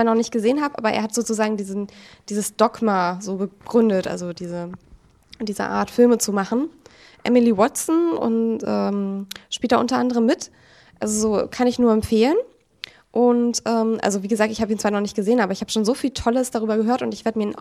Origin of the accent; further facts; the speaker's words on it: Bavaria, Germany; wie ich so als Bayerin sagen würde.